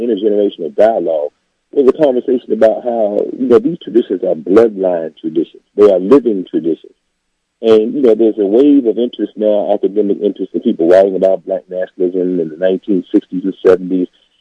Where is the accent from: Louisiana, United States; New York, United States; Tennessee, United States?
Tennessee, United States; Nashville; now in Washington, United States; Oh, I'm from Nashville, Tennessee, brother.